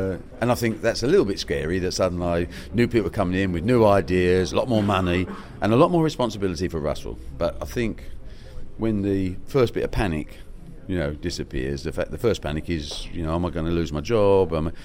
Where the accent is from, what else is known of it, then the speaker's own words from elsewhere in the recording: London, United Kingdom; You know, I'm from the East End of London.